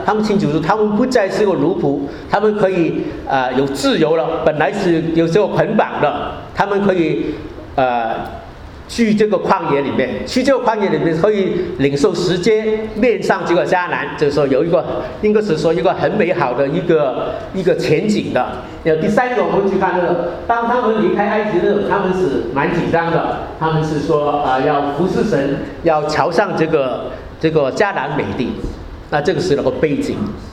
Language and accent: Chinese; China; 那跟我们中国人过年差不多啊。我们中国人过年就是过年之前要大扫除嘛